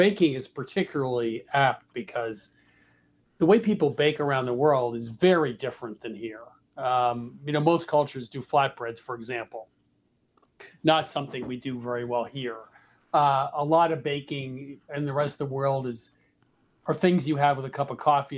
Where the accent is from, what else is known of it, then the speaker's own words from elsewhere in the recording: New England, United States; that's not something that I never heard about growing up in New England.